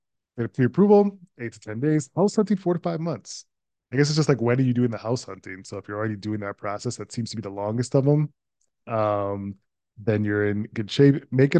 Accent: Minnesota, United States; Shout out to Minnesota, my home state.

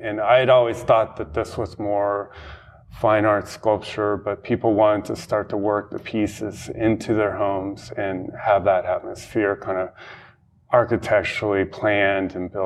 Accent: Los Angeles, California, United States; I did. I grew up in West LA, Santa Monica area.

